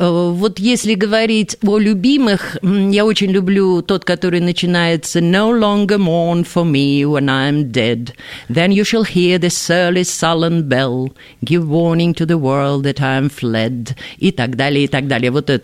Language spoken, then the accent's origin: Russian; Saint Petersburg, Russia; Я тут просто уже больше 20 лет живу на Петроградской стороне, хотя должна признаться, что это не мой родной район. Родилась я на Театральной площади, росла на Почтамской